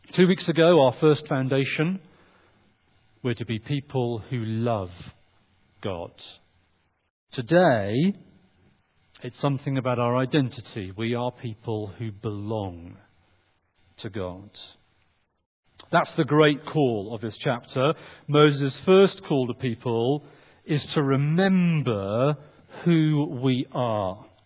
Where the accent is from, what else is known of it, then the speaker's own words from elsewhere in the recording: England, United Kingdom; I'm half English, half Welsh. So life has been complicated. But I've always lived in England, so I consider myself English.